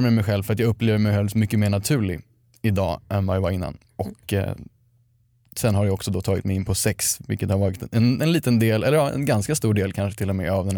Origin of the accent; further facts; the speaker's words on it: Stockholm, Stockholm County, Sweden; Jag växte upp i Stockholm och liksom i fina kretsar